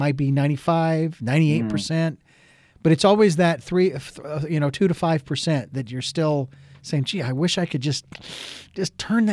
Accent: Phoenix, Arizona, United States; Well, he and I, we were both born and raised in Phoenix.

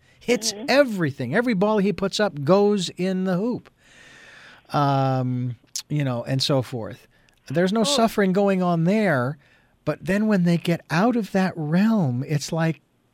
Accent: Phoenix, Arizona, United States; moved away as an adult; And you are located in, oh my gosh, my hometown of Phoenix, Arizona.

